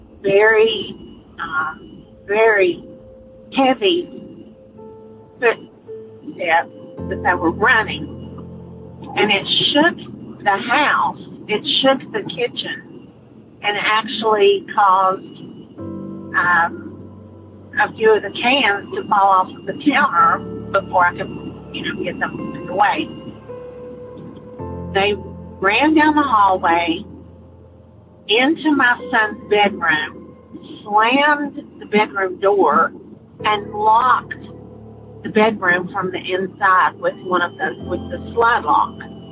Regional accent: Concord, North Carolina, United States; also born or lived in Bristol, Tennessee

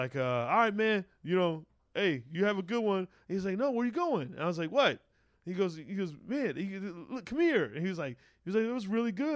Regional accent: Arizona, United States; I was like, oh, I'm from Arizona, man. You know, I'm originally from Arizona.

